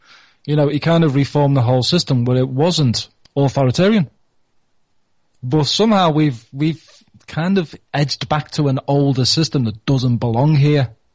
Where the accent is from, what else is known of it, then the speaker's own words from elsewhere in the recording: England, United Kingdom; As an Englishman, when I first heard of Brehon Law, when Vin was talking about it, I had no idea.